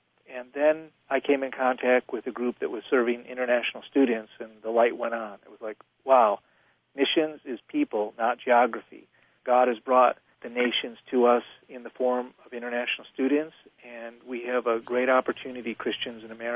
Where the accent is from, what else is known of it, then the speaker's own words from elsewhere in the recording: Buffalo, New York, United States; I grew up in Buffalo, New York. I'm the third generation of immigrants from Italy.